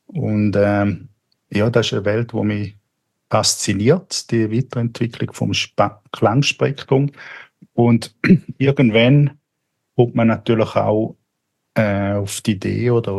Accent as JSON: {"language": "German", "town": "Rorschach", "region": "St. Gallen", "country": "Switzerland", "tie": "born or raised there", "said": "Sozusagen seit 30 Jahren mein Wohnort. Aufgewachsen bin ich in Rorschach."}